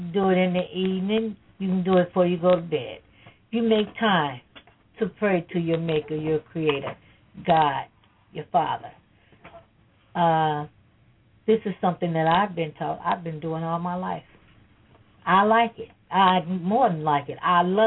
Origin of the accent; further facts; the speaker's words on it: Chicago, Illinois, United States; also born or lived in Texas; I was born in Texas. At the age of 6, my mother and my father took me from Texas. And the rest of my years, I grew up in the city of Chicago, Illinois.